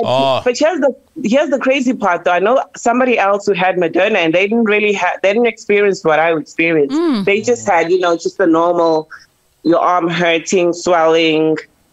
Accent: South Africa; I'm South African, so.

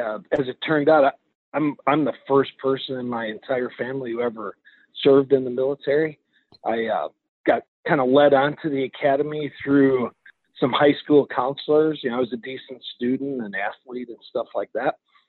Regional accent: Wisconsin, United States; now in Michigan, United States; So it's kind of coming back home. I'm originally from Wisconsin, mm-hmm.

